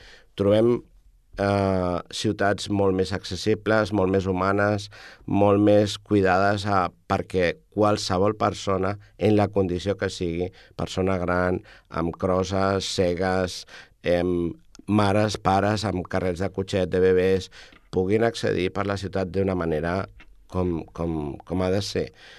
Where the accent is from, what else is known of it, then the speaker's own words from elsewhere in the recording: El Prat de Llobregat, Catalonia, Spain; now in El Prat de Llobregat, Spain; tot i que he viscut uns anys fora del Prat, com sabeu, he tornat. Fa 2 anys que torno a ser al Prat, i molt orgullós de seguir al meu poble natal.